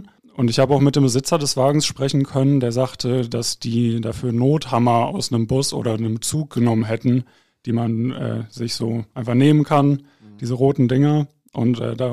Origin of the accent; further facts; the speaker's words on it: Hattingen, North Rhine-Westphalia, Germany; also born or lived in Heide; now in Bochum, Germany; Ich wohne in Bochum, ich komme ursprünglich aber aus Hattingen. Jetzt habe ich zuletzt 5 Jahre in Schleswig-Holstein, in Heide gewohnt